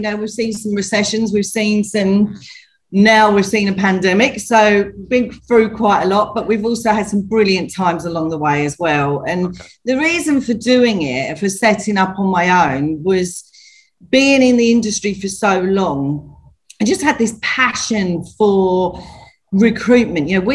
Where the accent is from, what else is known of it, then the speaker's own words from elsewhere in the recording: Wickford, East of England, United Kingdom; So I am an Essex girl, born and bred. I come from Wickford, so Basildon, sort of Wickford way originally, and then I moved to Colchester quite a few years ago now, over 30 years ago.